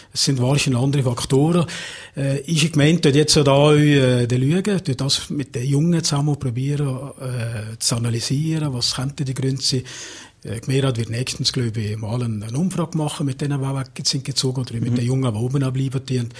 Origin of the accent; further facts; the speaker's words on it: Staldenried, Valais, Switzerland; Ja, wie du sagst, also Stalderried ist wirklich meine Heimat. Immer schon gesehen und wird hoffentlich auch weiterhin bleiben.